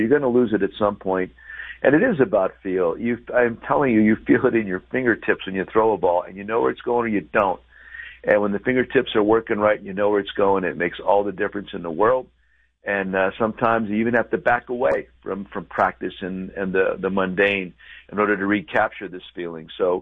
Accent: Hazleton, Pennsylvania, United States; now in Chicago, United States; Hazleton Integration Project, where we're trying to bring together the Hispanic and Anglo cultures in my hometown.

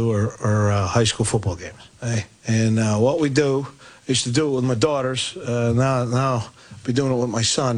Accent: East Coast, United States; moved away; I'm not for, I'm out here 9 years now, but I'm from the East Coast.

